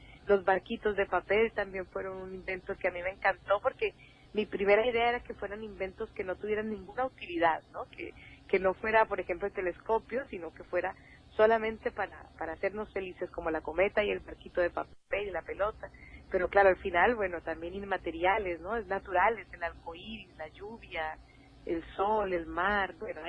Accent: Cali, Valle del Cauca, Colombia; creciendo en un país como Colombia y en los 80s, donde estaba todo el narcotráfico, las bombas, yo crecí en Cali

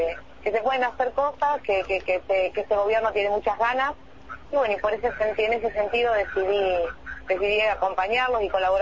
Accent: Argentina; simplemente nosotros tenemos el fuerte compromiso, yo lo tengo como argentina

